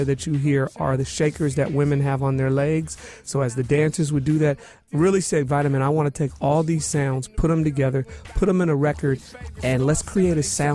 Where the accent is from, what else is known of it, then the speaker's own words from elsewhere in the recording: Seattle, Washington, United States; I'm from the hood. I'm from Seattle, the CD.